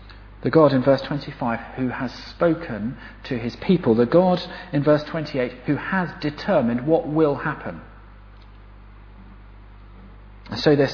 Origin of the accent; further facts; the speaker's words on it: United Kingdom; But it's not really an excuse being British, because actually thinking that you can deal with your problems on your own, that's just pride.